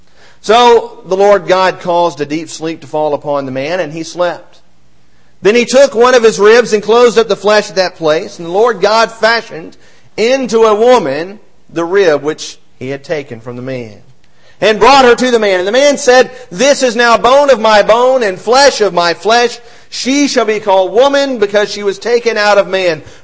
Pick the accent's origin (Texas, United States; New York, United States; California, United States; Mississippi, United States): Mississippi, United States; also born or lived in Illinois / Arkansas / Alabama; I was born in Illinois and raised in Mississippi and Arkansas and Mississippi and Alabama and have lived in close to 30 homes in my lifetime. I'm only 37.